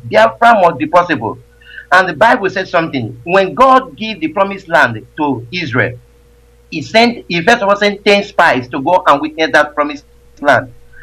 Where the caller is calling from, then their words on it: India; I'm calling from India.